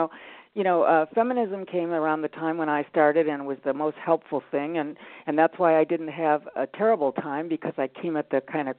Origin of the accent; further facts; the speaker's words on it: Midwest, United States; also born or lived in California; now in New York, United States; Well, you know, I grew up in the Midwest, which was a total unique experience. Then I went out to California